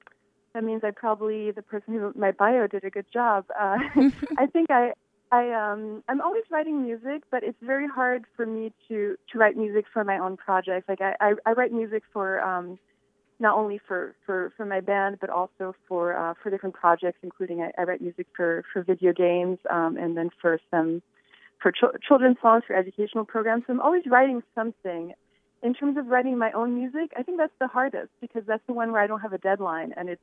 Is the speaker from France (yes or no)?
yes; France; now in United States; I was born in the U.S., but I grew up in France, and my mom is originally from Shanghai, China, and my dad is French. Even though I grew up in France